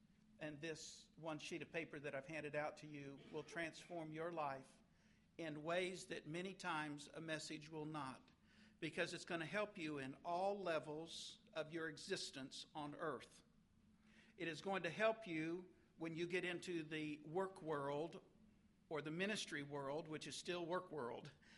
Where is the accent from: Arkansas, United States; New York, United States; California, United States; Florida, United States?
California, United States; Sacramento; also born or lived in Redding; I was born in Redding, California, Northern California, at the foot of Mount Shasta, an 8,000-plus foot mountain, snow-capped year-round. The city wrapped around kind of that area. Grew up in Sacramento, California, and the Lord brought me over to the East Coast